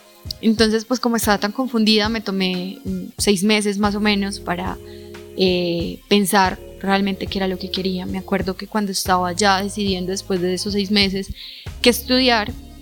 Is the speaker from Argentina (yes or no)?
no; El Carmen de Viboral, Antioquia, Colombia; soy estudiante de Ingeniería Aeroespacial de tercer semestre, tengo 19 años y soy del Carmen de Viboral.